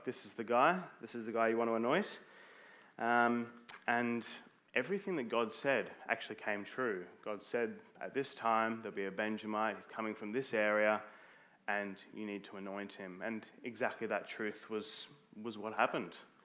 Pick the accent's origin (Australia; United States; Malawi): Australia; Mount Druitt, New South Wales; I'm from Mount Druitt.